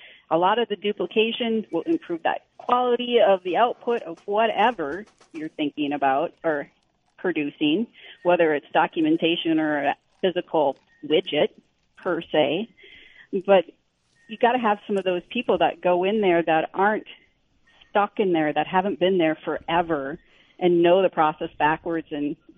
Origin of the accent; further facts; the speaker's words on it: Minnesota, United States; I grew up on them, listening to them driving around in the back roads of, I'm from Minnesota, so on the back roads of Minnesota.